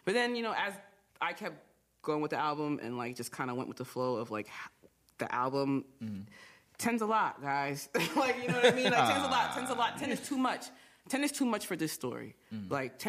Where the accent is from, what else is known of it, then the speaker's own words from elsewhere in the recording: New Jersey, United States; I am from Essex County. Oh, my God. New Jersey.